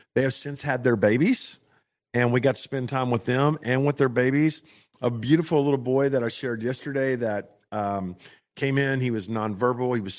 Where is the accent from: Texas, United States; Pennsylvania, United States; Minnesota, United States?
Texas, United States; I'm not a Mexican, I'm a Texan